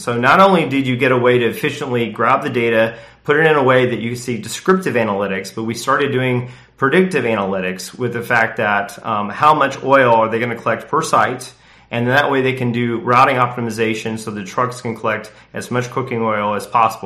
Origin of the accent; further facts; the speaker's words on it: Indianapolis, Indiana, United States; I grew up in Indianapolis, and I worked at UPS at night.